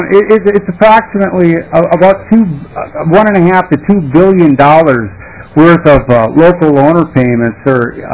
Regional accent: Minnesota, United States; and I, as a Minnesotan, really don't want to be purchasing that power from the Dakotas

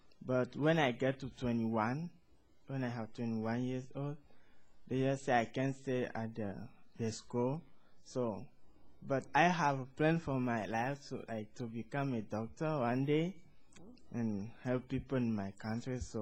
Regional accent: Togo; English is a second language; also born or lived in Ghana; now in United States; I'm from Togo. I came to the United States at the end of September 2005.

